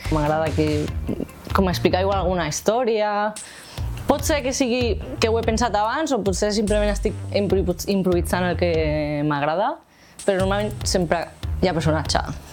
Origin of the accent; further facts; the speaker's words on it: Esplugues de Llobregat, Catalonia, Spain; Jo sóc d'Esplugues i bueno, tinc un mural allà i no tenen moltes coses.